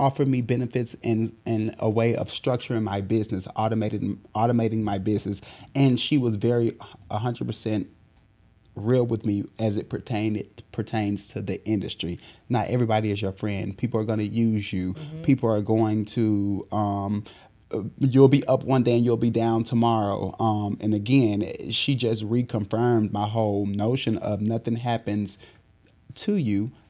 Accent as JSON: {"language": "English", "town": "Houston", "region": "Texas", "country": "United States", "said": "So she trusted me to handle … in Houston because I was from Houston."}